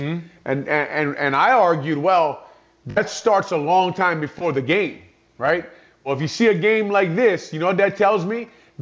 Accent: Hawaii, United States; I grew up in Hawaii, I knew about Dick Butkus. My dad talked about him. People talked about him there.

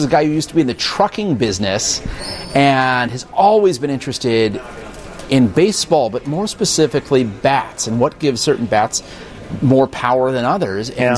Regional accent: Homewood, Illinois, United States; Of course, born and raised in Homewood, you went to Aurelio's at least 9 nights a week.

